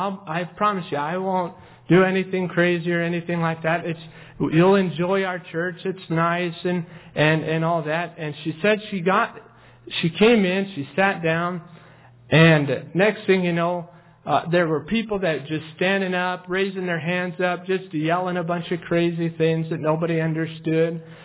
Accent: United States; born there; Now, I don't know about you, but I was born in America. And I speak American. I don't speak English because I'm not from England. I speak American.

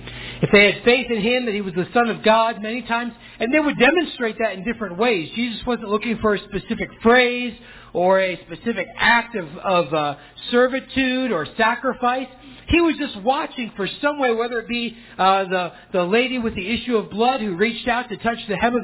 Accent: Ohio, United States; Now, I don't know where you're from. I am from Ohio originally.

